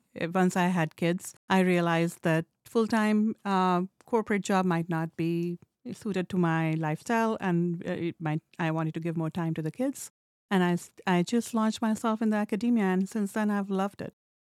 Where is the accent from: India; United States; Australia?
India; English is a second language; moved away as an adult; I came to this country. I'm from India. Mm-hmm. I came to this country to pursue my graduate studies in fashion design. And that was in early 90s.